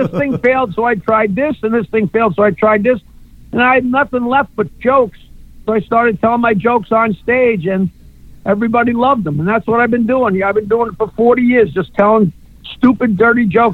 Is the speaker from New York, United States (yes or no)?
yes; East Norwich, New York, United States; now in Bayville, United States; I was born in Mineola Hospital and grew up in a little tiny town called East Norwich in a house that my grandfather had built in 1900.